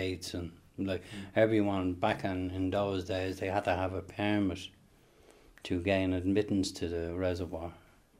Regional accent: Bohernabreena, County Dublin, Ireland; I grew up in the waterworks in Bohun na Breana. It's about roughly 3 mile, 2.5 mile up the road from here.

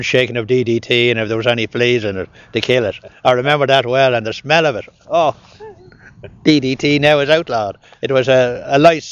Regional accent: Dublin, County Dublin, Ireland; I was born in, well, I was born in Hollow Street in Dublin, but it was reared in a settle bed.

